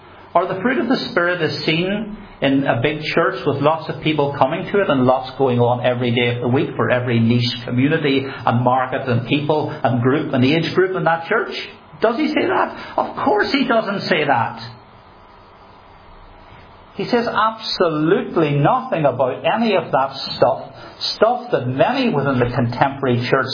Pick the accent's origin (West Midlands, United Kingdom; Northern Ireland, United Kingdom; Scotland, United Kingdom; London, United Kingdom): Northern Ireland, United Kingdom; Belfast; where I grew up in East Belfast